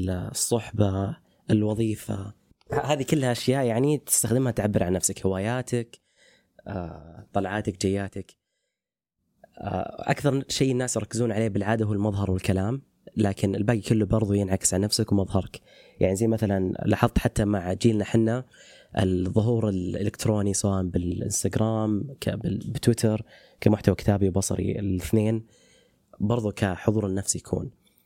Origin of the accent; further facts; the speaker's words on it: Al-Qassim, Saudi Arabia; accent: Qassimi; أنا بالدوام بشكل عام دائم لهجتي بيضاء، ولأنه لازم يعني لما يطلع مصطلحين من لهجتي الأصلية القصيمية يعني